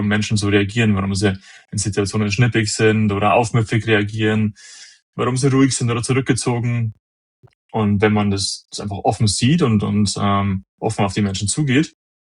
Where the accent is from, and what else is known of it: Bavaria, Germany